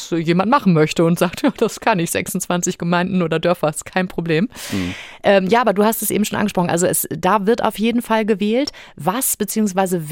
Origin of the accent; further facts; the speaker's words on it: Bremen, Germany; Und das war bei uns im kleinen dörflichen Habenhausen, wo ich groß geworden bin, auch echt immer so ein kleines Happening.